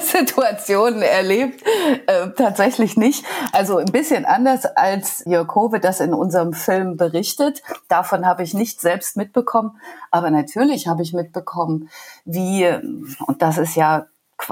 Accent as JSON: {"language": "German", "region": "East Germany", "country": "Germany", "said": "Ich komme aus dem Osten, ich habe eine ostdeutsche Biografie."}